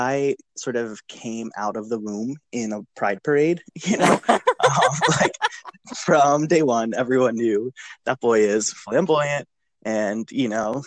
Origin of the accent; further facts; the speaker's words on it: Lancaster, Pennsylvania, United States; now in Boston, United States; Yes. I grew up in Lancaster, Pennsylvania.